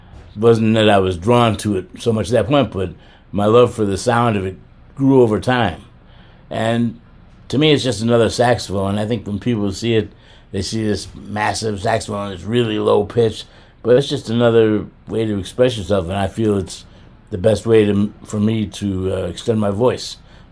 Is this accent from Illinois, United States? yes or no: yes; Chicago, Illinois, United States; I grew up, was born and raised in the Chicago area, in Chicago, and then in the suburbs as I grew older.